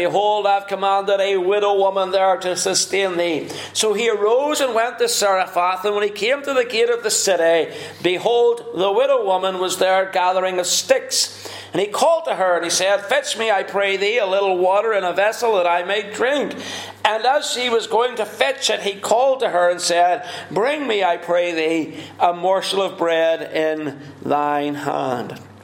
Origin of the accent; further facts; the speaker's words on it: Northern Ireland, United Kingdom; now in Milton; You know, we came over from Northern Ireland 14 years ago. We came this week to Milton.